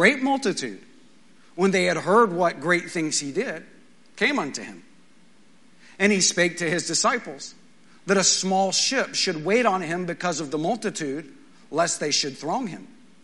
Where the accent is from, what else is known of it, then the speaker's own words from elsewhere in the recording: Midland, Texas, United States; I grew up in Midland, and the second most famous person to ever grow up there was President George W. Bush.